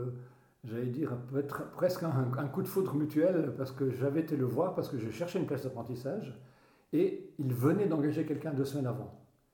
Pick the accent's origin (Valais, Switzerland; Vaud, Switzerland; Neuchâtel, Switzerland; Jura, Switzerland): Valais, Switzerland; first language Upper Valais German; French is a second language; parce que ma langue maternelle, c'était le haut-valaisan, que j'ai pratiquement oublié aujourd'hui